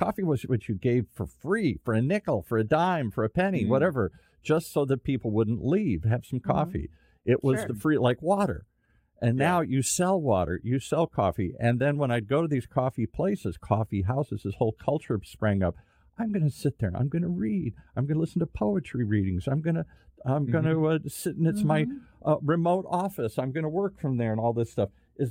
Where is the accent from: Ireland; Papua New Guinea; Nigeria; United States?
Ireland; I had an Irish pub because I'm Irish